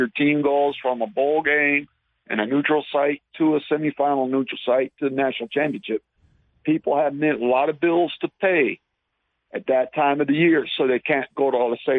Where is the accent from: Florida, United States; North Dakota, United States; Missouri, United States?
Florida, United States; Miami; But you see, growing up in Miami, it was an event happening.